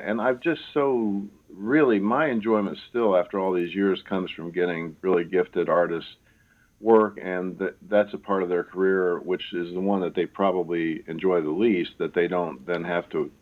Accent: Appalachia, United States; I'm actually from Appalachia, but I'm from this part of the country, and it's where I was the most comfortable.

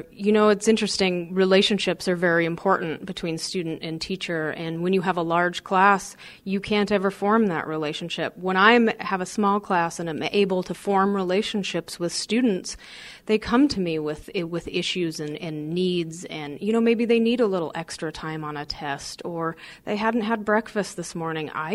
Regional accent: Helena, Montana, United States; also born or lived in Missoula; I actually grew up in Helena, Montana. I was born in Missoula, raised in Helena, and my parents are both realtors.

